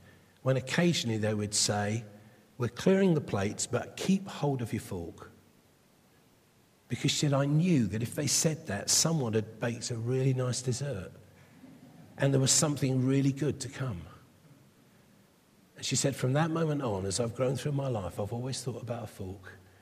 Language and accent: English; England, United Kingdom; They looked at me strangely, but I'm English.